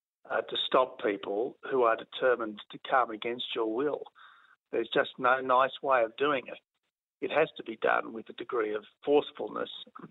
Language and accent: English; Australia; as an Australian who has lots of friends of Chinese background in Australia